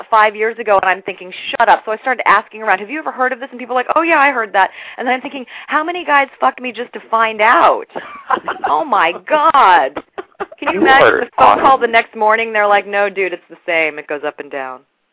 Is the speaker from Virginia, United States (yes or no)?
yes; Virginia, United States; But I was born in Virginia, you guys. I grew up watching the Brady Bunch and the Partridge Family.